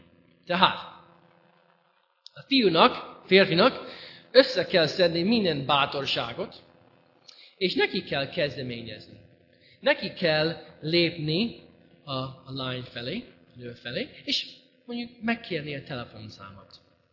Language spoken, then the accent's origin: Hungarian; United States; de Amerikában igenis nagyon. És én abban a kultúrában nőttem fel